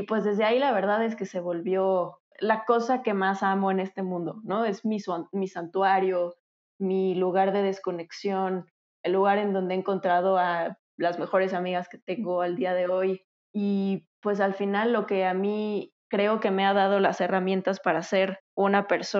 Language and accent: Spanish; Mexico City, Mexico; Soy de la Ciudad de México, born and raised.